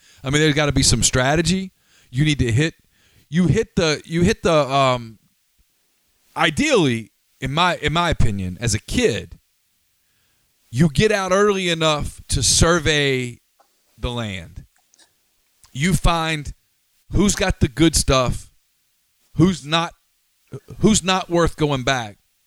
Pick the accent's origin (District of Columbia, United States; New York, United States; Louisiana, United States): Louisiana, United States; Ruston; I grew up in Ruston, Louisiana, so couldn't be further away from where you grew up